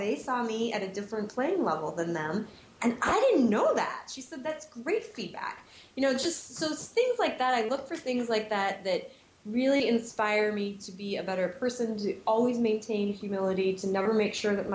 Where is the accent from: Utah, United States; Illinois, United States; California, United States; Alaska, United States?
Utah, United States; Salt Lake City; I mean, I grew up in Salt Lake City, Utah. I grew up in a Mormon family.